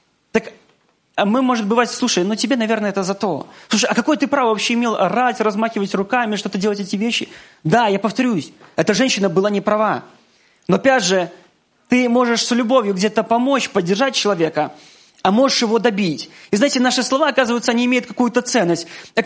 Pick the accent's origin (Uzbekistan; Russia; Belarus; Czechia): Belarus; как истинные белорусы, просто впереди сидели, молчали, наблюдали за всем этим, да.